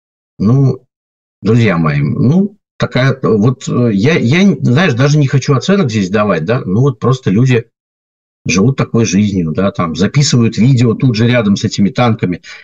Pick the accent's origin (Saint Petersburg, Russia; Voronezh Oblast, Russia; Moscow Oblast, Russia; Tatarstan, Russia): Saint Petersburg, Russia; ну, в силу того, что я питерец, да, у меня знакомые оттуда